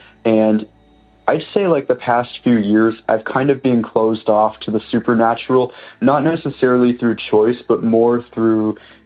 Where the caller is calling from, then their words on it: Ontario, Canada; I'm calling from Ontario, Canada.